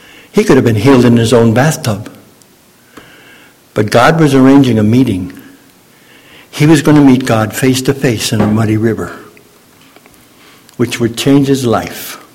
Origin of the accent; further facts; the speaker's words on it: Ontario, Canada; I grew up on the outside of Toronto, just south of the Malton Airport. It was all farms.